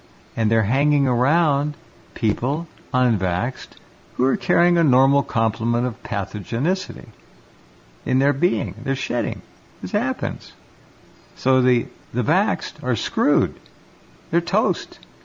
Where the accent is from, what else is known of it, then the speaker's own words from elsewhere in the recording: Santa Barbara, California, United States; Here's St. Robert Malone from my hometown, Santa Barbara.